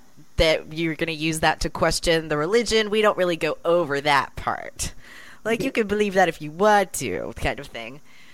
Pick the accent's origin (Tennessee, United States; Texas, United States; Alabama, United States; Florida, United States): Texas, United States; The Woodlands; born there; Well, it all started when I was born on January 30th, 1992, in the Woodlands, Texas.